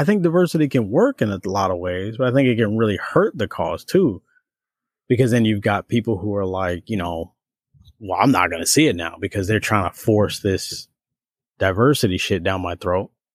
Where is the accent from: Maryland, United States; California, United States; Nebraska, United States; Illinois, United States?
Illinois, United States; Chicago; So the person was kind of pointing out, like, me and you being born and raised in Chicago, me and you, Jen.